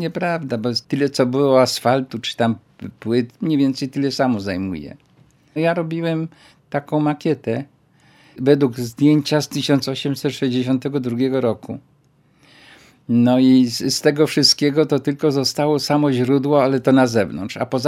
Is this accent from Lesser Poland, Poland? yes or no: yes; Krynica-Zdrój, Lesser Poland, Poland; born there; No, ja się urodziłem prawie że na deptaku, więc...